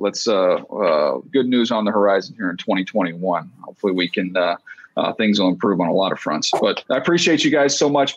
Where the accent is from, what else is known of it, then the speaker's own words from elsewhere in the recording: Fort Wayne, Indiana, United States; I grew up, I was born in Fort Wayne. So I'm a lifelong Indiana basketball fan.